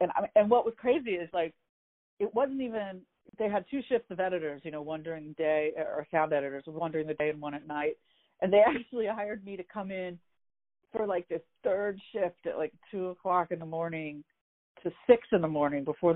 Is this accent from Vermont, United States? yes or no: no; Tyler, Texas, United States; I am. I grew up in Texas and my family is still there. My mom is in Tyler still.